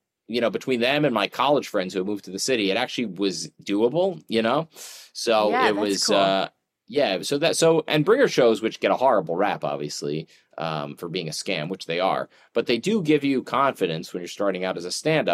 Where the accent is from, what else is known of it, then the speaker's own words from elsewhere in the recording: Pennsylvania, United States; I grew up outside Philly. So I'm a Philly sports fan and I have Philly pride, but I've never lived in the city as an adult past high school.